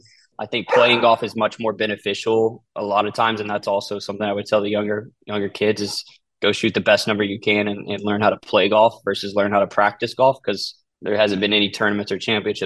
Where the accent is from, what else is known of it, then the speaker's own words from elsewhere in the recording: Oklahoma, United States; And growing up in Oklahoma, it was tough not to go to Oklahoma State for golf.